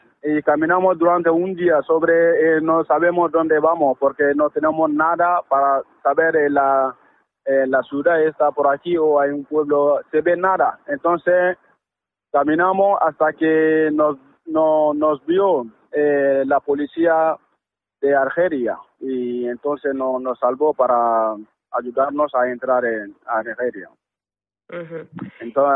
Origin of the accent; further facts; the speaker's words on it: Mali; Spanish is a second language; Soy de Mali.